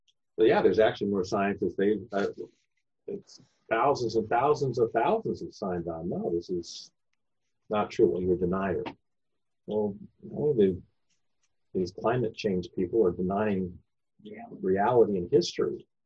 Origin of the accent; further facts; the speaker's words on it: California, United States; Or how about this one, since I'm from California?